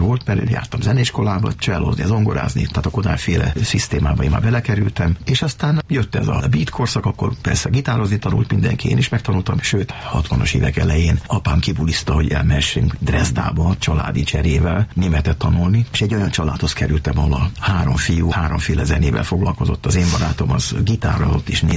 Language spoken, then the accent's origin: Hungarian; Székesfehérvár, Fejér, Hungary; Fehérváron telepettek le, én ott nevelkedtem.